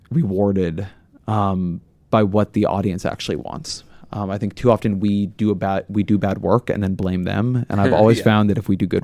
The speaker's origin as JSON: {"language": "English", "region": "California", "country": "United States", "said": "I come from California."}